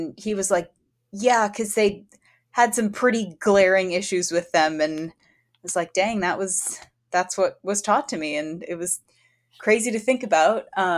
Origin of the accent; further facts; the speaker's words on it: Virginia, United States; So I grew up in Virginia, like right outside of Washington, D.C., but our high school curriculum was Virginia curriculum.